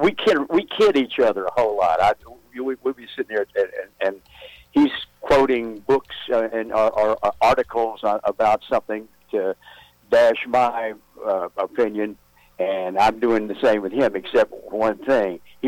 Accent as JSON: {"language": "English", "region": "the South", "country": "United States", "said": "We're from the South"}